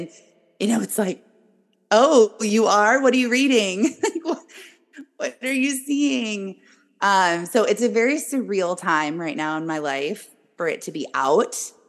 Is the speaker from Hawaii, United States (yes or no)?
no; Michigan, United States; No, I am born and raised in Michigan, so I am way up north from you